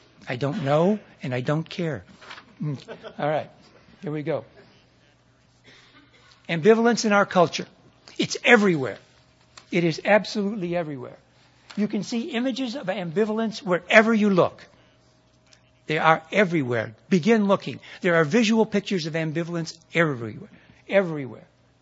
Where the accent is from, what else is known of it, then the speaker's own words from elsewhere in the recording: Clark Mills, New York, United States; I grew up in a mill town. I went to school in a very preppy town, Hamilton. I grew up in Clark Mills, New York.